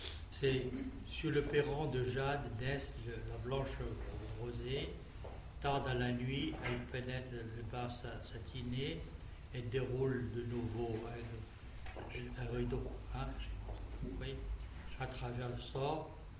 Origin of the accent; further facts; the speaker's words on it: Guangdong, China; first language Cantonese; French is a second language; Je dirai d'abord le poème par ma langue maternelle, c'est-à-dire le parler de Canton, région du sud de la Chine.